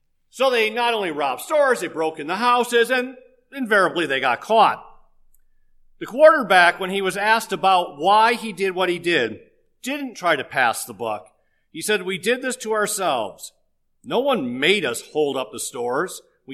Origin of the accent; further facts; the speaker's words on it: Detroit, Michigan, United States; Well, I grew up in Detroit in a high crime area.